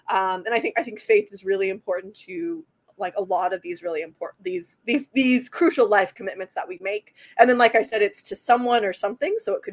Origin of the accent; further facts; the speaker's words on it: Kansas, United States; So I'm from Kansas, so I'm a fan for sure.